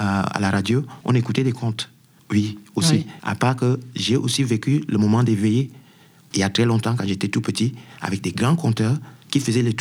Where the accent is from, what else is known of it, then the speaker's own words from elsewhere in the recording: Douala, Littoral, Cameroon; also born or lived in Yaoundé; now in Paris, France; je viens de Douala parce que j'étais chez mon oncle qui m'aimait beaucoup et qui m'aidait beaucoup pour aller à l'école.